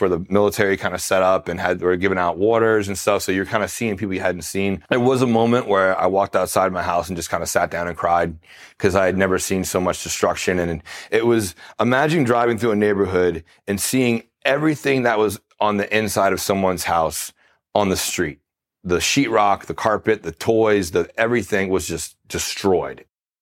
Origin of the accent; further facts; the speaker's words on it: Slidell, Louisiana, United States; I'm from Slidell, Louisiana, born and raised in Louisiana my whole life.